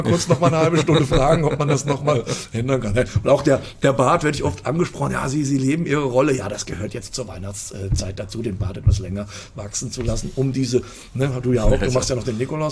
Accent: Fulda, Hesse, Germany; Ich bin geboren in Fulda, bin groß geworden.

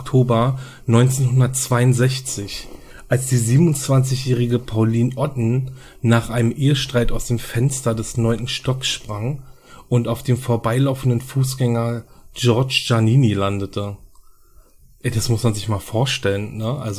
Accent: Berlin, Germany; ich komme aus Berlin.

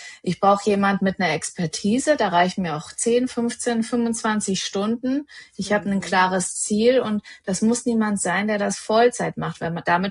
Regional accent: North Rhine-Westphalia, Germany; Ich bin aus der Nähe von Bonn, 43.

